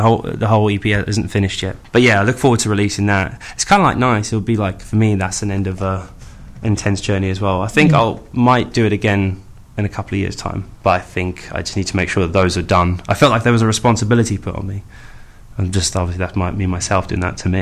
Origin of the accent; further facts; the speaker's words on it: South Africa; I grew up in South Africa.